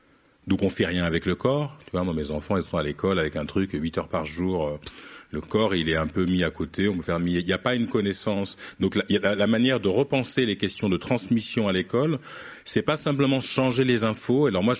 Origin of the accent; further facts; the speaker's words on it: Évry, Île-de-France, France; Moi, j'ai grandi à Évry, en banlieue sud de Paris.